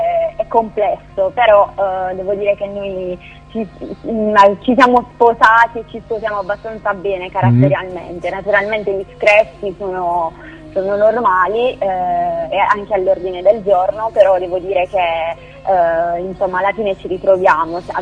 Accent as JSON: {"language": "Italian", "region": "Apulia", "country": "Italy", "said": "veniamo dalla Puglia, precisamente dalla provincia di Foggia, e siamo quattro componenti"}